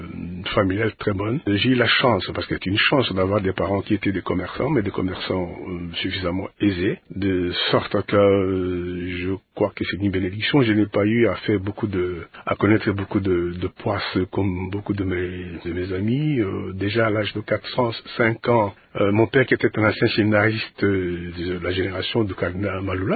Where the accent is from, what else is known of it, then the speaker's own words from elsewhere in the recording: Bosso Manzi, Équateur, DR Congo; À Bosso Manzi. C'est une mission du territoire de l'Issala, en Équateur.